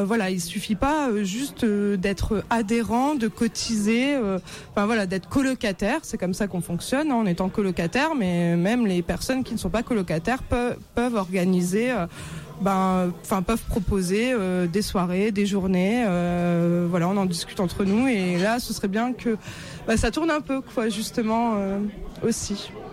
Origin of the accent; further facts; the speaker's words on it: Lens, Hauts-de-France, France; Moi je suis issue du bassin minier, de Lens à l'origine. Là j'ai vécu 10 ans à Liévin.